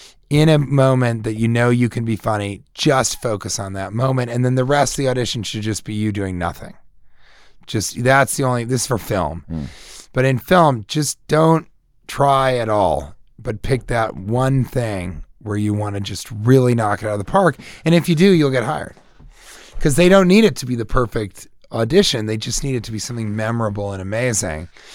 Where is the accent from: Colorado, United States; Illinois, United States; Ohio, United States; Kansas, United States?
Colorado, United States; I'm from Colorado.